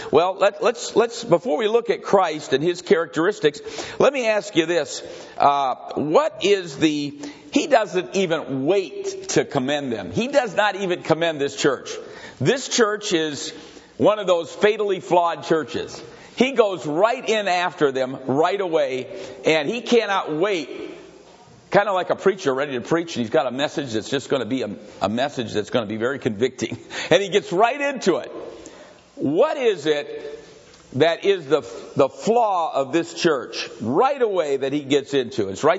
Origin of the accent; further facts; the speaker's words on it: Grand Rapids, Michigan, United States; I remember a Baptist preacher in Grand Rapids, where I was brought up in Grand Rapids, Michigan.